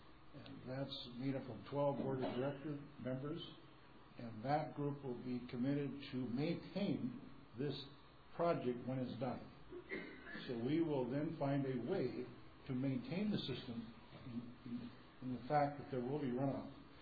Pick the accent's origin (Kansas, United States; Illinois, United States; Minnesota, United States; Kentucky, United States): Minnesota, United States; Detroit Lakes; I grew up in Detroit Lakes, near Detroit Lakes.